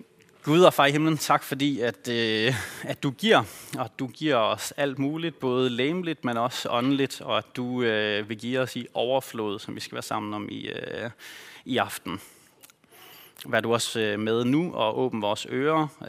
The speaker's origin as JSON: {"language": "Danish", "town": "Ølgod", "region": "Region of Southern Denmark", "country": "Denmark", "tie": "born or raised there", "said": "Jeg er vokset op her i Ølgod LM som barn."}